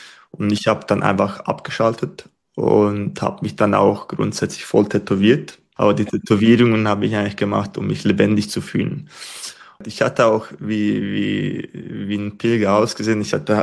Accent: Switzerland; born there; meine Eltern kommen ursprünglich aus Serbien. Ich bin in der Schweiz geboren. In der Schweiz bin ich so mit einem Secondo.

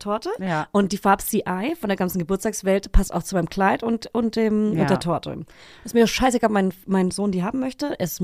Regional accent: Bavaria, Germany; weil ich bin Fränkin und deswegen gibt es Brezeln.

